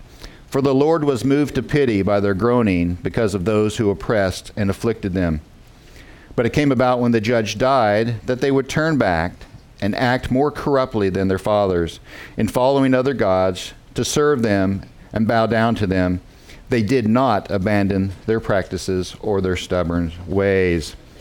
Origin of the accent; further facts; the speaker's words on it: Kansas, United States; I did grow up in Kansas. I grew up in Stafford County, Kansas, a very rural area.